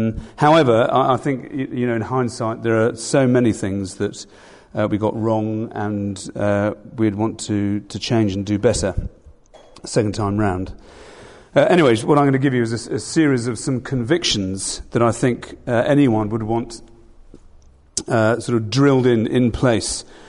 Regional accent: Wimbledon, London, United Kingdom; I was brought up in Wimbledon originally, and although I was converted in Tooting

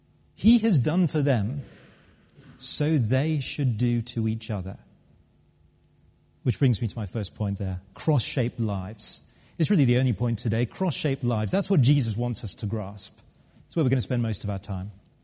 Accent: United Kingdom; A number of the other papers reported that we, as British, are heading now for the most self-centered Christmas on history.

